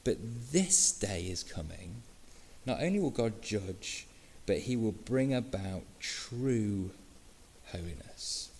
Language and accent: English; England, United Kingdom; I know we're British, I know we're English